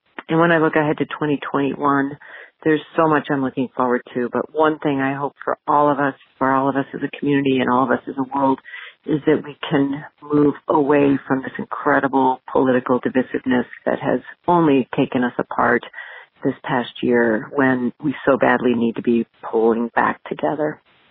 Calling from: Oak Park, Illinois, United States; I'm calling from Oak Park.

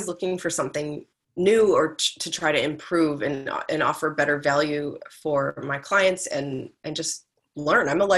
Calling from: Melbourne, Victoria, Australia; I am tuning in from Melbourne, Australia, and it is 6 a.m. on a Saturday.

